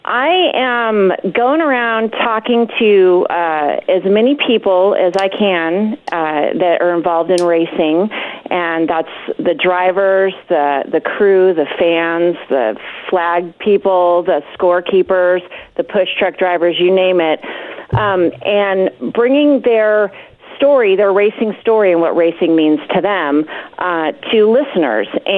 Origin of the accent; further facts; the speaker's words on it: Santa Maria, California, United States; I grew up near Santa Maria Speedway, where, you know, I had friends in high school.